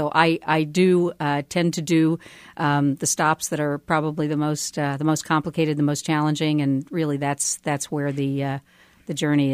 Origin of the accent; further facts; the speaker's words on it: Kentucky, United States; now in Kansas City, United States; worked for the senior senator from my home state of Kentucky.